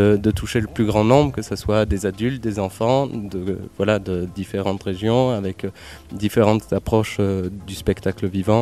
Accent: Bordeaux, Nouvelle-Aquitaine, France; now in Périgord, France; Oui, maintenant j'habite dans le Périgord. Voilà. Mais sinon, je suis originaire de Bordeaux.

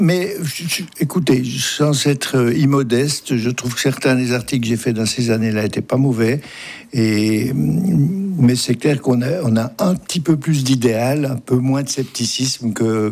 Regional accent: Jura, Switzerland; C'est une image qui fait un choc, surtout quand on vient du Jura.

